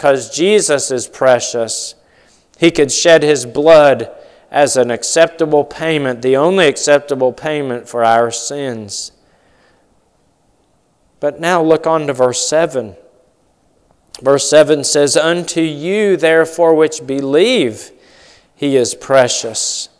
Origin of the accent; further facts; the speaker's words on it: West Virginia, United States; I thought about a chorus that we used to sing in church where I grew up in West Virginia.